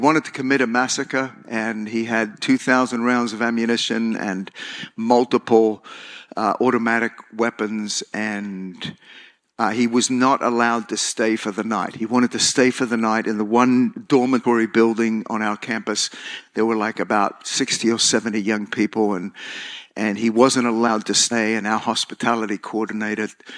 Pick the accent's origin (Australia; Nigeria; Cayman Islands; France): Australia; now in United States; I came over from Australia to finish some of my studies.